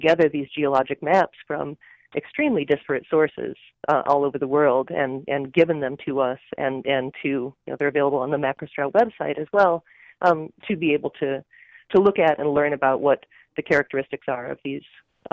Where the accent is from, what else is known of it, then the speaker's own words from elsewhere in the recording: Minnesota, United States; I'm from Minnesota.